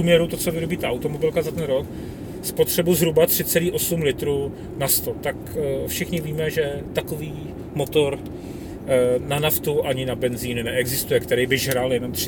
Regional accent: České Budějovice, South Bohemian Region, Czechia; now in Prague, Czechia; jsem jako rodák z Českých Budějovic, jsem vždycky říkal, nikdy nebudu do Prahy, skončil jsem v Praze.

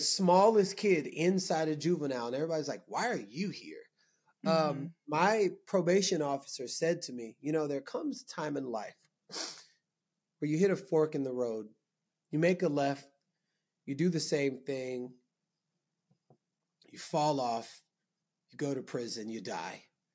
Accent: Texas, United States; I'm from Texas, like hurricanes, I was always like here ready for it.

